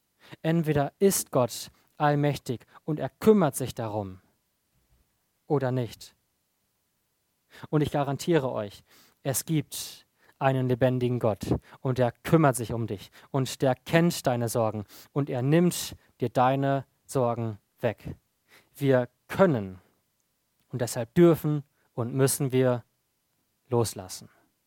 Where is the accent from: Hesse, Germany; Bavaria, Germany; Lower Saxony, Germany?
Lower Saxony, Germany; Ich komme ursprünglich aus Ostfriesland